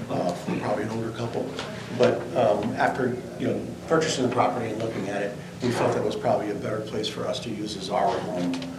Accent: Lewes, Delaware, United States; I'm from Lewis, Delaware.

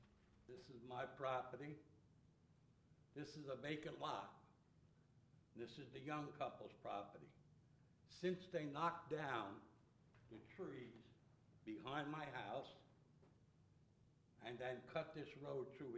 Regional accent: New Jersey, United States; I came from Jersey where there was regular roads.

